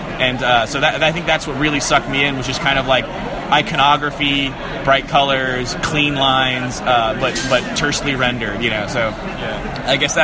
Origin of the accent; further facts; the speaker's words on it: California, United States; but I grew up in Orange County, and we got the Orange County Register as a kid